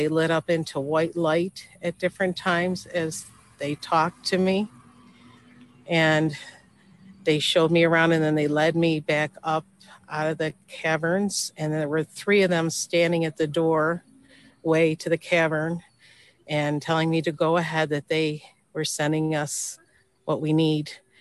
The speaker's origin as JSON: {"language": "English", "town": "Buffalo", "region": "New York", "country": "United States", "said": "New York, Buffalo."}